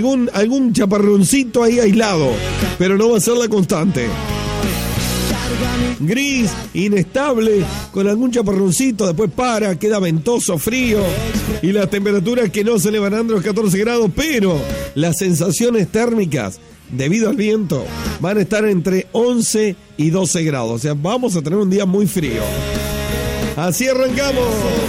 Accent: Uruguay

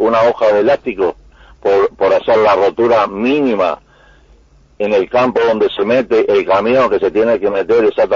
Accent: Uruguay; somos los uruguayos

